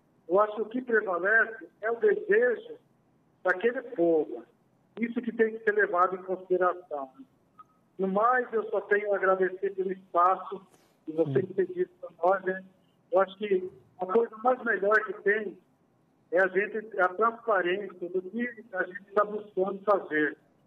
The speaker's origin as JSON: {"language": "Portuguese", "country": "Brazil", "said": "nós, povos indígenas, fazemos parte da sociedade brasileira. Somos brasileiros natos."}